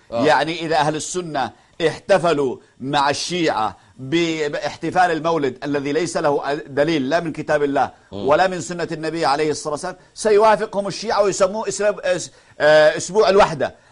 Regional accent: Yemen; يا أخي أنا يمني

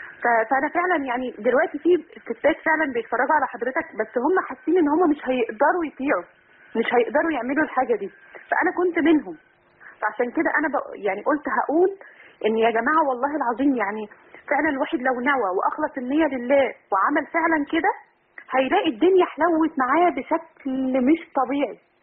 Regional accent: Saudi Arabia; من السعودية.

